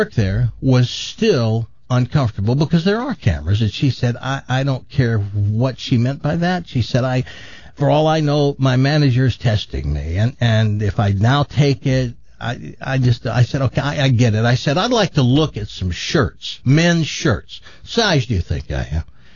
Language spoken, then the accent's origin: English; the South, United States; Yet we started talking about how we grew up in the South, and it was incredible, the similarities.